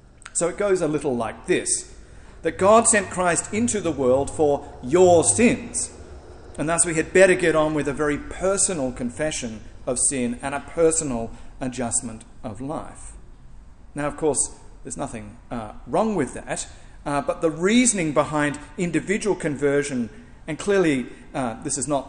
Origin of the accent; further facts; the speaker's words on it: Elstonwick, Yorkshire and the Humber, United Kingdom; where I grew up in Elstonwick, there was a chap who had painted this on the side of his white van in black sort of handwritten letters